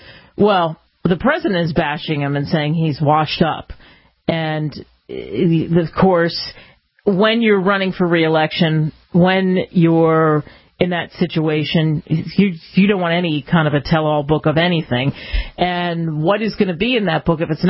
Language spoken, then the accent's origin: English; Cherry Hill, New Jersey, United States; I grew up in Cherry Hill.